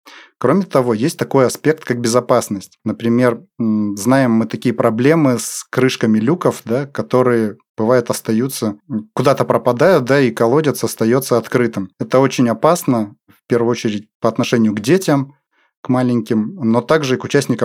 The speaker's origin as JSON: {"language": "Russian", "town": "Chelyabinsk", "region": "Chelyabinsk Oblast", "country": "Russia", "tie": "born or raised there", "said": "Я тоже, кстати, родом из Челябинска."}